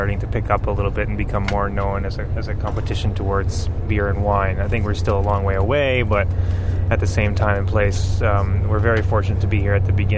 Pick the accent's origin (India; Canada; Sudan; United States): Canada; Prince Edward Island; I'm from Red Island Cider in Charlottetown, Prince Edward Island, Canada. I'm the only Canadian on this trip